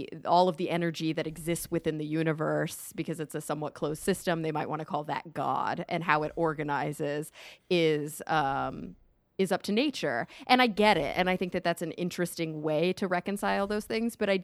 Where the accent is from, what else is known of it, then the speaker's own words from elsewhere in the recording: Texas, United States; also born or lived in New York / Los Angeles; You know, I grew up in Texas, so I knew like two Jews my whole childhood. But then when I moved to New York and then LA, I was like, oh, this is a thing.